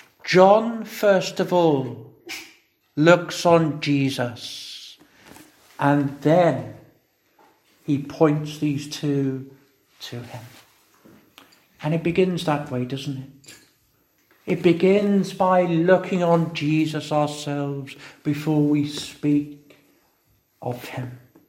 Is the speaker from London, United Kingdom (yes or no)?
yes; Tottenham, London, United Kingdom; I have a friend I grew up with in Tottenham.